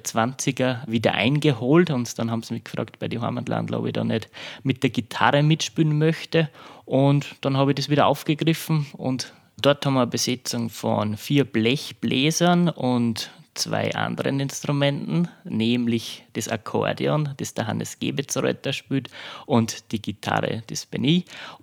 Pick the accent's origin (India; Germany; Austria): Austria; Lohnsburg am Kobernaußerwald, Upper Austria; ich wohne und bin aufgewachsen in Lohnsburg am Kobernausserwald im wunderschönen Innviertel.